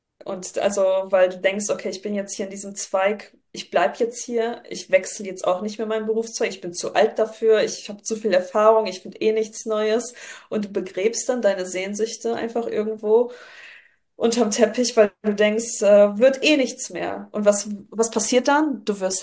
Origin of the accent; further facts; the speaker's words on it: Düsseldorf, North Rhine-Westphalia, Germany; ich bin Düsseldorferin, ich habe so mein Herz auf der, also als Rheinländerin so mein Herz auf der Zunge